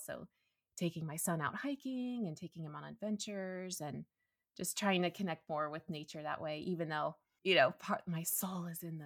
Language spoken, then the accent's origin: English; Phoenix, Arizona, United States; Yeah, so I am an Arizona native, born and raised. So yeah, so I grew up in the Phoenix area, lived here, you know, total desert.